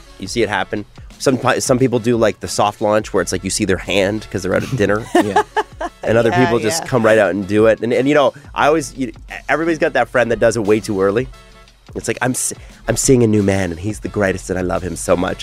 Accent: Scarborough, Ontario, Canada; I'm like, hey, I'm from Scarborough.

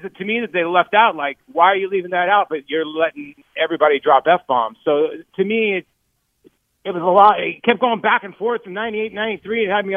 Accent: Phoenix, Arizona, United States; I grew up out here in Phoenix, and that's all we had.

